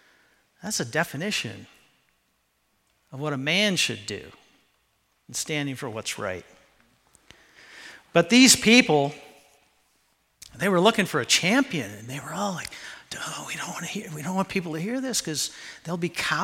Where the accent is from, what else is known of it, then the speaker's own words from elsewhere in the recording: Yakima, Washington, United States; I was born and raised in Central Washington in the West Valley School District of Yakima.